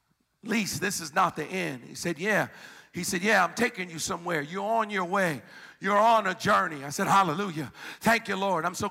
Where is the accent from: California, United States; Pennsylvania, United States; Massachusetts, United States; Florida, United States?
Pennsylvania, United States; Philadelphia; born there; I was born in Philadelphia.